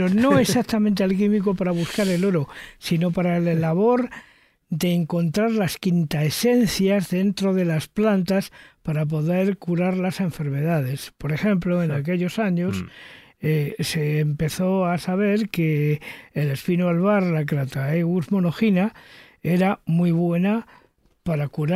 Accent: El Escorial, Community of Madrid, Spain; en mi pueblo, que es el Escorial

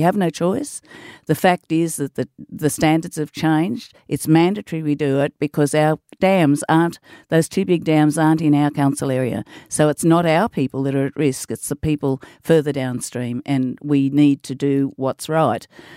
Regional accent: Dirranbandi, Queensland, Australia; I come from Dirranbandi, live most of my life in Gundawindi, so I'm very, very much in touch with the rural areas.

